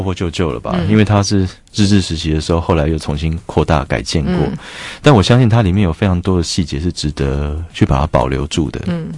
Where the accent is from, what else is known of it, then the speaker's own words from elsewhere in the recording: Penghu County, Taiwan; 而且我是澎湖人